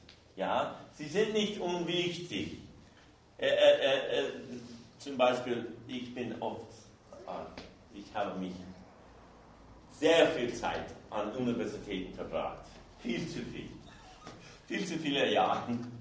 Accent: United States; German is a second language; now in Germany; Ich komme aus Amerika, ihr weißt das schon.

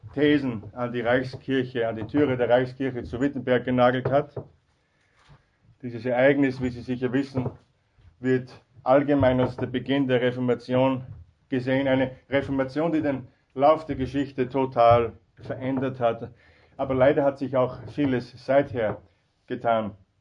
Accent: Austria; und das sage ich als Österreicher, ganz unbescheiden

